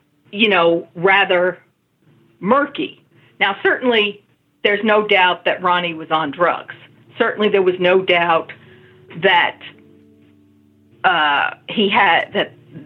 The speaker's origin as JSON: {"language": "English", "town": "College Point", "region": "New York", "country": "United States", "tie": "born or raised there", "said": "My hometown of College Point, Queens, which is about 35 miles away from Amityville"}